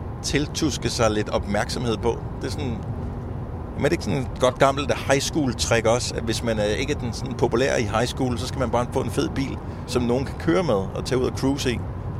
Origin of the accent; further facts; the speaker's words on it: Esbjerg, Region of Southern Denmark, Denmark; born there; Esbjerg er min fødeby, men det er ikke, jeg har ikke sådan noget tilhørsforhold som sådan til Esbjerg andet, end jeg er født der.